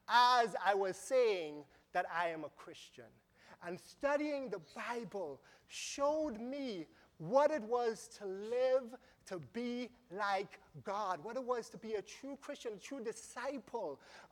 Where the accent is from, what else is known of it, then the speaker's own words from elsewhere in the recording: Trinidad & Tobago; I grew up in Trinidad and Tobago, which is an island right above South America.